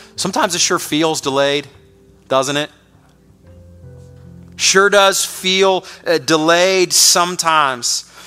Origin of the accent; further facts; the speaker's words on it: Chicago, Illinois, United States; I grew up in Chicago, so that's, you know, I'm pretty firm on this, right?